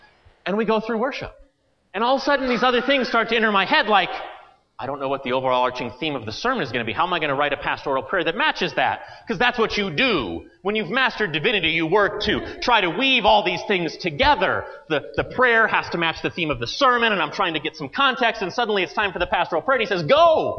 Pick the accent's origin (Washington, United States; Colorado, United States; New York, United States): Colorado, United States; Denver; And the first was when someone says, where are you from? I said, oh, I'm from Denver.